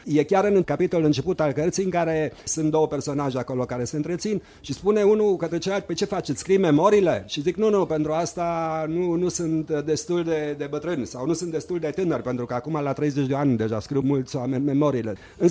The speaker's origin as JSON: {"language": "Romanian", "country": "Romania", "first_language": "German", "second_language": "Romanian", "moved": "as an adult", "said": "Am plecat de aproape 40 de ani în România și eram scriitor de limba română. Eu vorbeam germana ca limba maternă, însă am făcut școlile românești"}